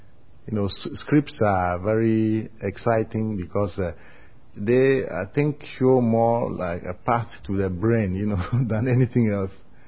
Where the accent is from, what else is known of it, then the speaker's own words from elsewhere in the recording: Ghana; born there; I was born in Ghana in the mid-40s, and I'm an artist, a sculptor.